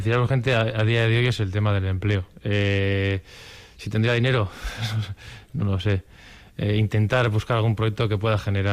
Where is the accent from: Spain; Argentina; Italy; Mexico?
Spain; Ayala, Basque Country; También tenemos mucha relación con Vitoria, pero bueno, pues estamos como en la mitad. Y bueno, pues por eso somos especiales, los de Ayala.